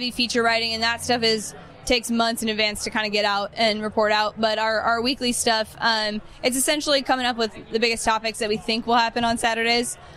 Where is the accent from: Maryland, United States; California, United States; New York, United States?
California, United States; I mean, I grew up in California, and college football is not the biggest sport here.